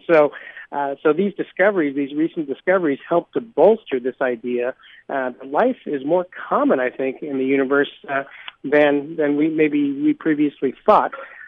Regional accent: Danville, California, United States; My family moved to Danville when I was 7 years old. I grew up there in the Bay Area, went to undergraduate school at Berkeley

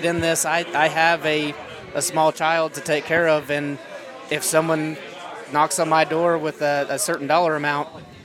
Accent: Lexington, Kentucky, United States; being being born and raised in Lexington and having a certain perspective on you know, how Lexington has progressed through the years

